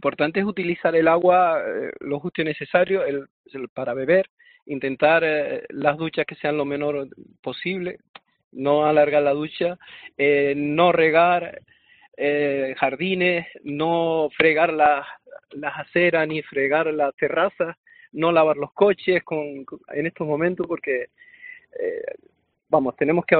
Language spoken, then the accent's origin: Spanish; La Gomera, Canary Islands, Spain; Yo, cuando vine de La Gomera y estaba estudiando en la universidad